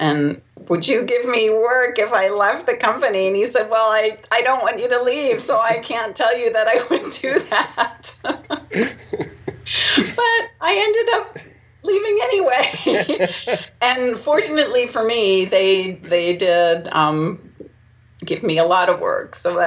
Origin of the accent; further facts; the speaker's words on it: New Jersey, United States; I am originally from New Jersey.